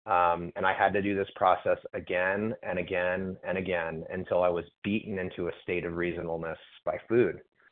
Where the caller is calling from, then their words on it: Florida, United States; compulsive overeater from Florida, East Coast time.